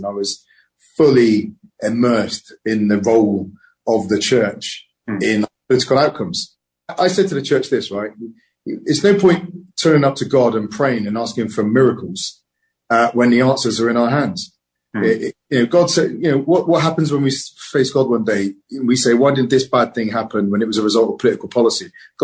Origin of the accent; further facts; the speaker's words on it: Bristol, South West England, United Kingdom; I grew up in Bristol.